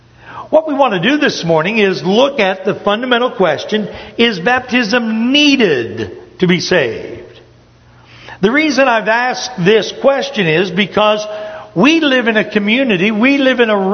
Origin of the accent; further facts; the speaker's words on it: Upper Ohio Valley, United States; now in the South, United States; My wife and I grew up in the Upper Ohio Valley.